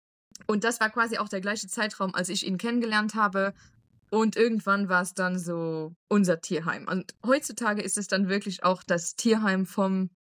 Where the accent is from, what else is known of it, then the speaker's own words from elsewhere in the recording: Luxembourg; now in Romania; Ich komme aus Luxemburg ursprünglich und ich wohne jetzt seit 5 Jahren in Rumänien.